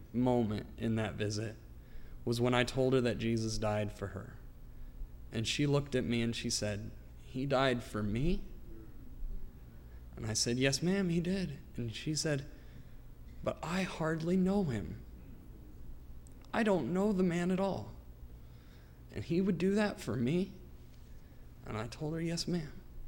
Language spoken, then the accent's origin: English; Amarillo, Texas, United States; I'm from Amarillo, Texas, and I'm a sophomore here at Landmark.